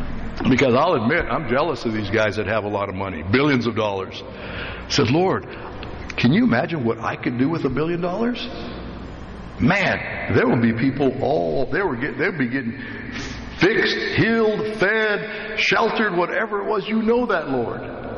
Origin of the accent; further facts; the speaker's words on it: United States; and I'm an American, I'm part of it, right?